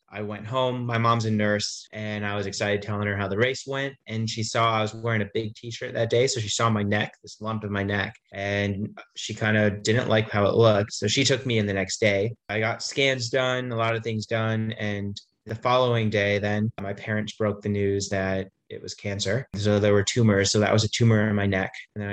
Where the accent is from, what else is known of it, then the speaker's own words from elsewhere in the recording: Geneva, Illinois, United States; now in Colorado Springs, United States; Professional triathlete, and I grew up in Geneva, Illinois, but now I base in Colorado Springs, Colorado.